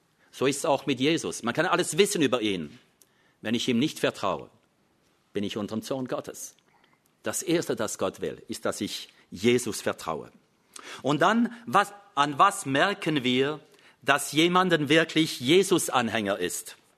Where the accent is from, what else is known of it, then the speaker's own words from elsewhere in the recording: Grand Est, France; ich wohne in einer wunderschönen Gegend. Ihr kommt oft rüber zu uns über den Rhein, um Flammenkuchen zu essen. Ich komme aus der Gegend von Straßburg. Also meine Mutter ist Französin und mein Vater war Deutscher.